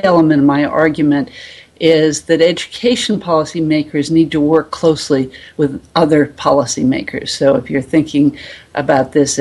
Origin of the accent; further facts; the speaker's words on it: Durham, North Carolina, United States; I often also cite an example from my hometown of Durham, North Carolina.